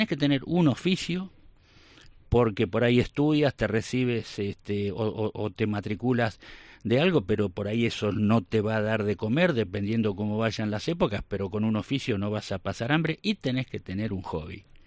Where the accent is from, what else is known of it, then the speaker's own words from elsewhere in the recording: Mar del Plata, Buenos Aires Province, Argentina; que queda a 400 kilómetros de Mar del Plata, de donde soy yo